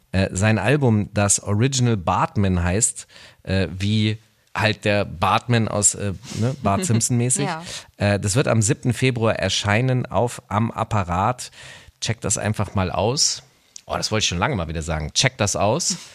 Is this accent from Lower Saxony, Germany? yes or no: yes; Hanover, Lower Saxony, Germany; Die kommen in Teilen auch, glaube ich, sogar aus meiner Heimatstadt, wenn ich mich richtig erinnere.